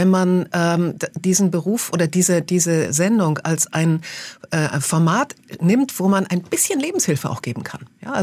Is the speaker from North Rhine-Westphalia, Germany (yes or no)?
no; Bavaria, Germany; ich als Kind in der Schule im evangelischen Unterricht war in Bayern.